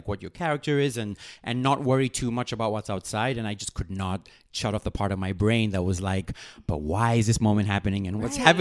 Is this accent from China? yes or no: no; Kenya; So growing up in Kenya, most of the theater that we saw was like skits in school and like traditional dances.